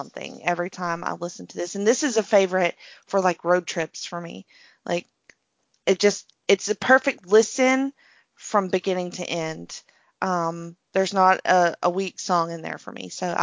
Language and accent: English; Alabama, United States; And I'm from Alabama, so.